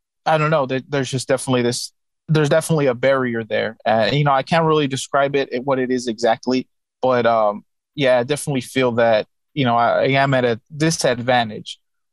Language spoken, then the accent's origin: English; El Paso, Texas, United States; I'm from El Paso too. Like a lot of people go to Odessa, Midland to work in West Texas in the oil fields.